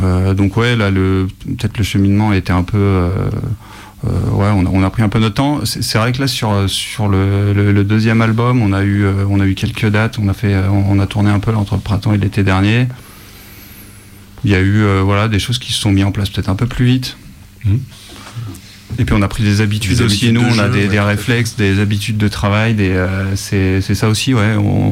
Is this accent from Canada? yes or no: no; France; c'est juste de se dire quand on est français, de langue maternelle, qu'on chante en anglais